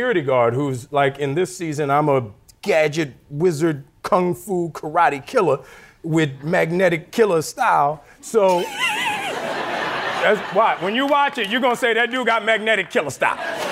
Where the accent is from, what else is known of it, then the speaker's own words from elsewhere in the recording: New Orleans, Louisiana, United States; Like, so I'm from New Orleans. And best city in the world, 504, slow your roll, recognize the real.